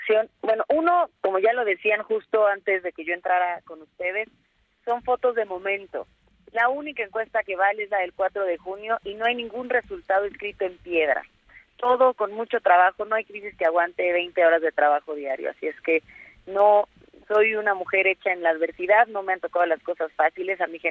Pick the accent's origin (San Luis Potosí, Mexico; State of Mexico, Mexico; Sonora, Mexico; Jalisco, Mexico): State of Mexico, Mexico; una vez ganando, todos somos mexiquenses y hay que trabajar y gobernar para todos